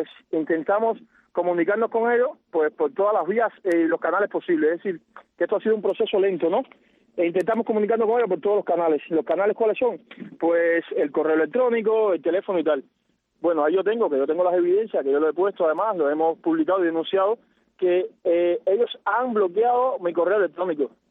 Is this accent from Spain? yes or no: no; Cuba; yo soy ciudadano cubano